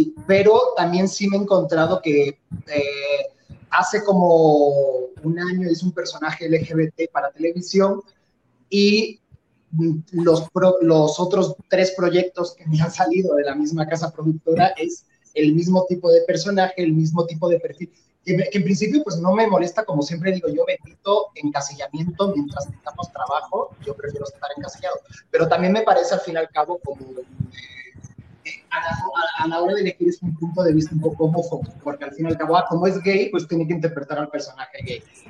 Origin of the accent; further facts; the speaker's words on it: Seville, Andalusia, Spain; also born or lived in Madrid; now in Mexico City, Mexico; yo soy sevillano, pero sí viví en Madrid.